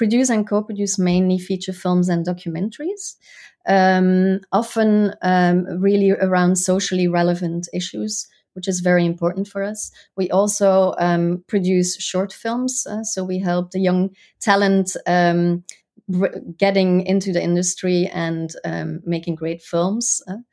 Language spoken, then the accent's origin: English; Belgium; English is a second language; I'm a producer from Belgium